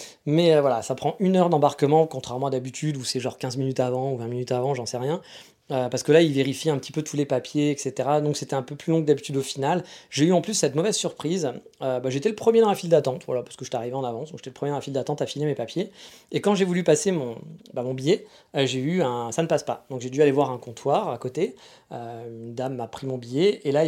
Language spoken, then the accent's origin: French; France; chez nous en France